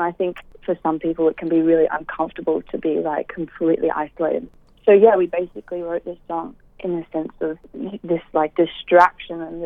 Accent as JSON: {"language": "English", "region": "Phuket", "country": "Thailand", "tie": "born or raised there", "said": "I grew up in Phuket, which is an island off Thailand. I've spent like majority of my life, about 10 years, living in Phuket."}